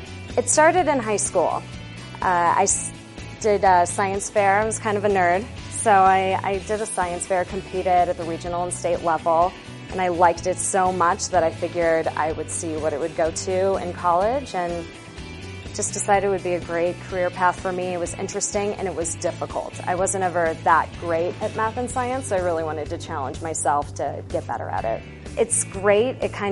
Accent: Boulder, Colorado, United States; I'm from Boulder, Colorado

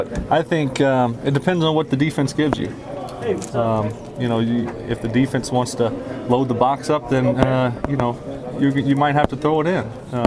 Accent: Louisiana, United States; I'm from South Louisiana, so I played a lot of games in the rain.

